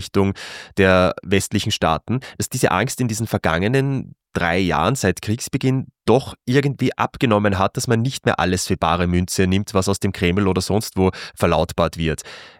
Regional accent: Austria; Ich glaube, ich kann mich hier als Österreicher nicht sehr weit aus dem Fenster lehnen

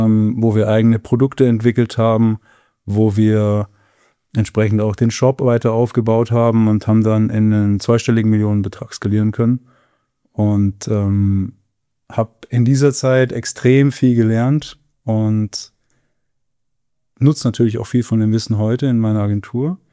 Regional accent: Bavaria, Germany; ich komme aus dem Süden von München

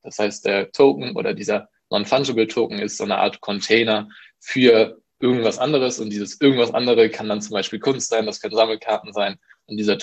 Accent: Kiel, Schleswig-Holstein, Germany; Ich komme aus Kiel.

